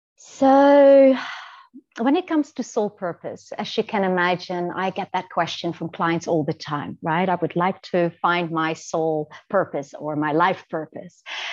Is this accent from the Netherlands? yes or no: yes; Netherlands; moved away; also born or lived in Asia / Africa; I'm originally from the Netherlands, yet I have lived in Asia and Africa for the last 22 years. So I left the Netherlands at quite a young age.